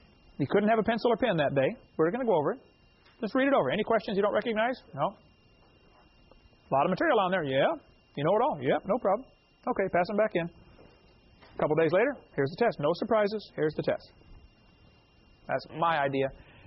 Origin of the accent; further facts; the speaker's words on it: East Peoria, Illinois, United States; But I was raised in East Peoria, Illinois.